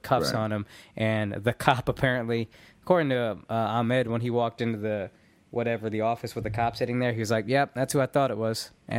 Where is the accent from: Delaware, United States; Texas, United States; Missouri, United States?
Texas, United States; Dallas; But I think growing up in Dallas